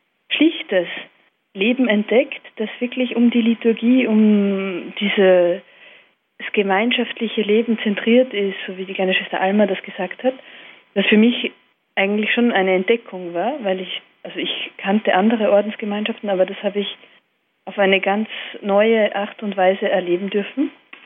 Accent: Styria, Austria; Ich komme aus der Steiermark in Österreich.

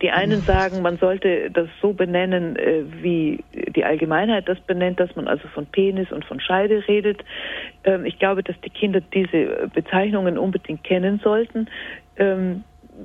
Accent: Bavaria, Germany; Das ist in Bayern oder halt in dem Bereich, wo ich aufgewachsen bin, irgendwie üblich.

